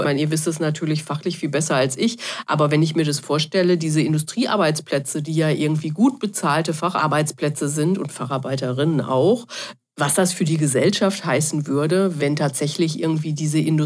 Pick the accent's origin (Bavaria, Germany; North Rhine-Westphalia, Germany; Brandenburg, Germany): North Rhine-Westphalia, Germany; ich komme ja aus dem Ruhrgebiet